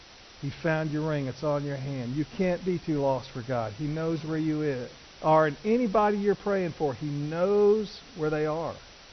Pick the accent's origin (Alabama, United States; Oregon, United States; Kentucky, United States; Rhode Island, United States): Alabama, United States; I guess I'm just from Alabama and I can't talk real fast.